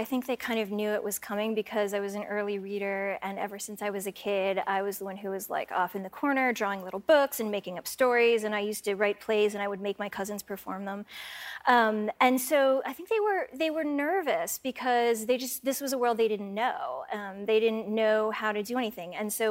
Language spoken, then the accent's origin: English; Shaker Heights, Ohio, United States; a lot of things that I thought were normal from growing up in Shaker Heights were actually not normal at all, both good and bad.